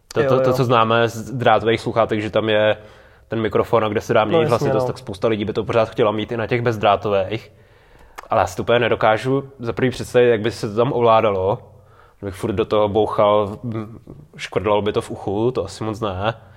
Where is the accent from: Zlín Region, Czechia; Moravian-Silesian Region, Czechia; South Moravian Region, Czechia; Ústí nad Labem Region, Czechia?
Ústí nad Labem Region, Czechia; Kadaň; Tak jsem byl o víkendu u nás v Kadani, což je prostě 17-tisícový město.